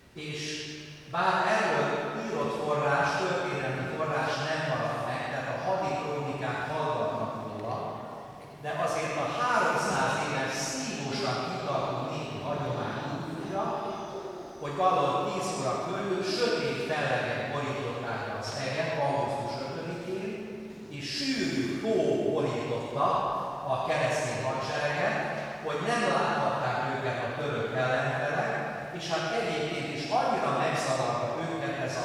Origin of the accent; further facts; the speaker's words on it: Novi Sad, Vojvodina, Serbia; born there; az én szülővárosom Újvidék mellett